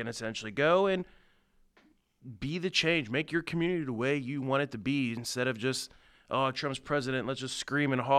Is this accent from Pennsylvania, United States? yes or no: yes; Pittsburgh, Pennsylvania, United States; Yeah, I'm from the Pittsburgh area.